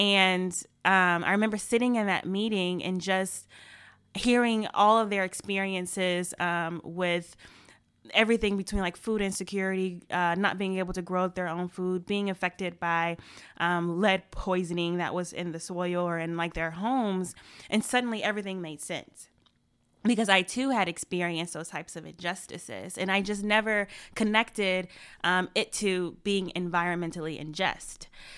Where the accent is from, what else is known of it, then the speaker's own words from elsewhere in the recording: Ferguson, Missouri, United States; I grew up in Ferguson, Florissant, been there all of my life. I went through the Ferguson-Florissant School District, Griffith Elementary School, Ferguson Middle, to McClure High School.